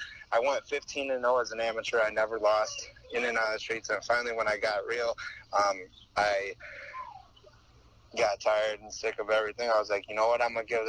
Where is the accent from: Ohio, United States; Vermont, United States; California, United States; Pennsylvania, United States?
Ohio, United States; Toledo; I grew up in Toledo, Ohio. You can look at me and see the lifestyle that I used to live.